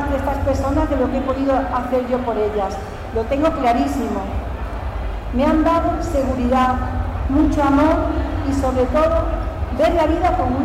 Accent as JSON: {"language": "Spanish", "town": "Monesterio", "region": "Extremadura", "country": "Spain", "tie": "born or raised there", "moved": "yes", "said": "Durante estos años, viviendo fuera, pero participando siempre que podía de mi pueblo, he puesto en valor esas costumbres, esa forma de vida sana, amigable y de convivencia que tiene Monesterio."}